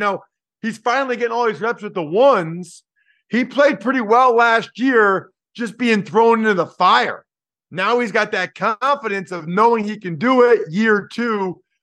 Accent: Wyomissing, Pennsylvania, United States; As you know … from my hometown of Wyomissing, Pennsylvania. Now we're west of Philly.

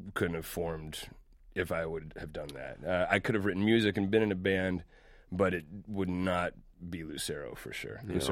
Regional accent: Little Rock, Arkansas, United States; now in Memphis, United States; I'm from Arkansas originally.

